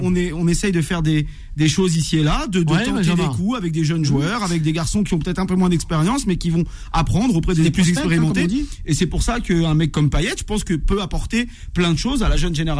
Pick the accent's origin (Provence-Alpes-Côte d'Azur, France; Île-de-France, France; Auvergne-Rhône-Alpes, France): Île-de-France, France; Paris; je suis parisien mais je vois l'